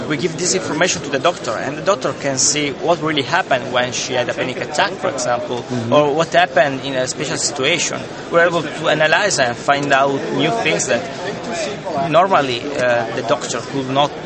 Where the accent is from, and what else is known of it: Turin, Piedmont, Italy; English is a second language